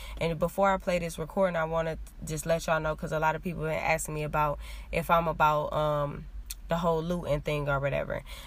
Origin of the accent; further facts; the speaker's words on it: Cleveland, Ohio, United States; I'm from Cleveland or whatever